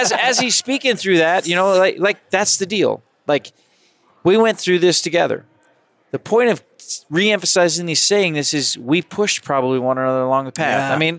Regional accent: Colorado, United States; I mean, I'm from Colorado. I want to go to a nice warm place.

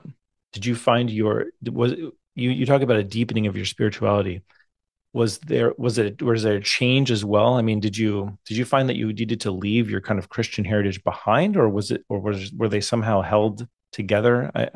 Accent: California, United States; Oh, okay. I'm from Ventura County originally.

